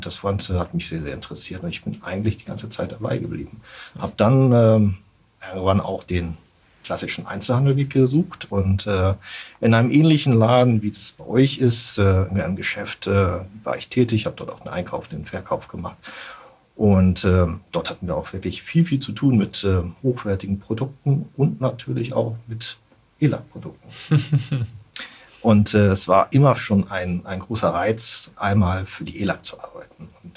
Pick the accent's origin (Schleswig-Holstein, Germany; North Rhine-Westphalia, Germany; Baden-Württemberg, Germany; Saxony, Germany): Schleswig-Holstein, Germany; Kiel; Ich bin tatsächlich, ja. Ich bin Kieler, geboren in Kiel